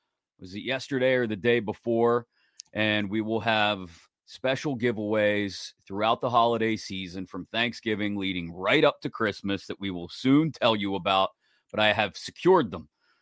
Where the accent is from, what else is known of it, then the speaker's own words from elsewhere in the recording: Baldwin, Pennsylvania, United States; I grew up in Baldwin.